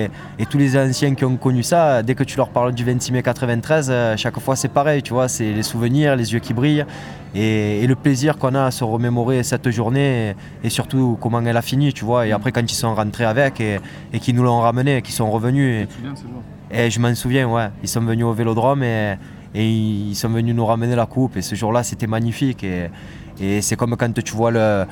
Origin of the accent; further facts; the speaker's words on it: Marseille, Provence-Alpes-Côte d'Azur, France; born there; j'ai 35 ans, je suis né à Marseille